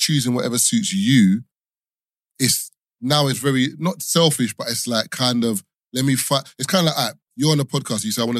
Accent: Nigeria; my thing is this, like I'm Nigerian.

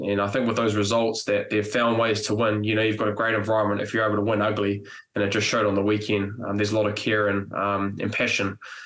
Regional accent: New Zealand; So ideally, as a Kiwi, we want him to be able to win a Rugby World Cup.

